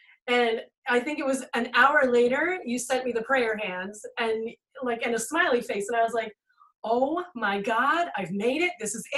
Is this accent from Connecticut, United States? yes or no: yes; Connecticut, United States; I mean, we're from Connecticut, so we do live near the ocean, but didn't get to go and see the ocean every day.